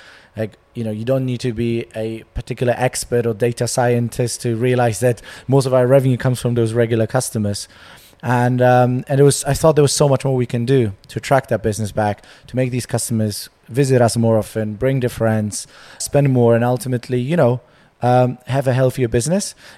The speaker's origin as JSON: {"language": "English", "country": "Poland", "tie": "born or raised there", "also_born_or_lived": "Hamburg, Germany", "moved": "as an adult", "lives_now": "London, United Kingdom", "said": "I moved here when I was 19. Although I was born in Hamburg in Germany, where I spent my first 7 years, but then I grew up and did most of my school years in Poland."}